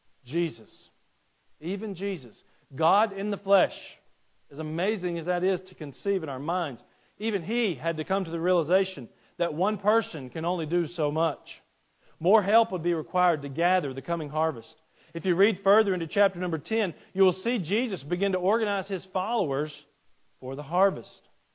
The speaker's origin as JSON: {"language": "English", "region": "Georgia", "country": "United States", "tie": "born or raised there", "said": "I grew up in Northeast Georgia, and in Northeast Georgia, everybody's chicken farmers."}